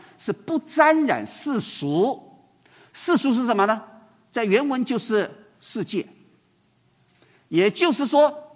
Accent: China; 我们中国人最会做暗中的事情呢，是不是？

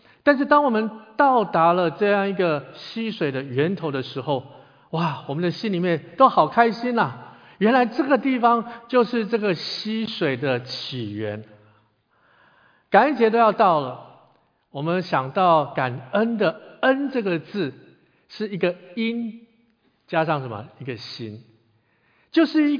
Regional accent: China

